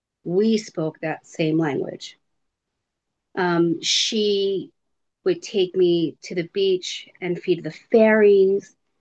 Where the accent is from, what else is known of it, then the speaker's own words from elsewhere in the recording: New York, United States; And I'm from New York, so there's that.